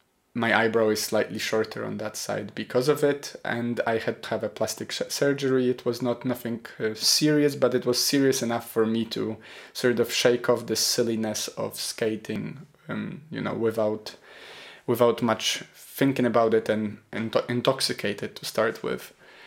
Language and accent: English; Poland; I come from Poland, where there is also public health support.